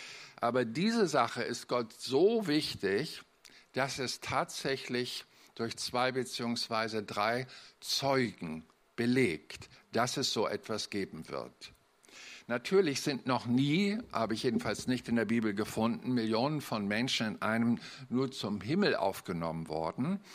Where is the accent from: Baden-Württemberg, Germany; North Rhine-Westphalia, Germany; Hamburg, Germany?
Hamburg, Germany; also ich reduziere das mal als Hamburger wie folgt